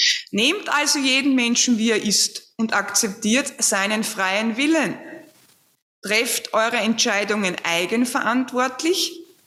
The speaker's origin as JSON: {"language": "German", "country": "Austria", "said": "Schwurbler heißt, bei uns in Österreich sind es die Schwurbler."}